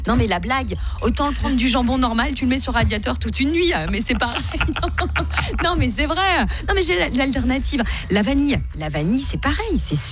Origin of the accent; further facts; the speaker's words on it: Switzerland; chez nous, en Suisse, c'est interdit